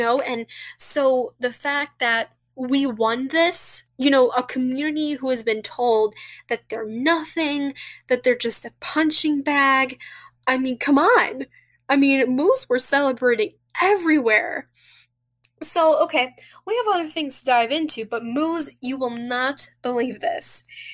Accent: Nigeria; I am Nigerian.

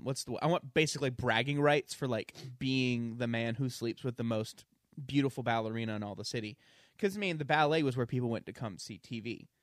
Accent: Barcelona, Catalonia, Spain; I am from Barcelona.

